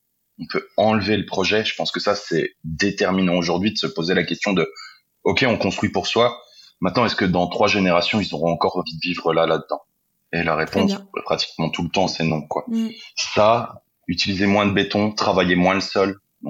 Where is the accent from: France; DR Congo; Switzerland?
France; Bourgogne-Franche-Comté; Où moi, je viens de Haute-Saône, si on regarde là-bas, les terrains, ils valent rien, quoi.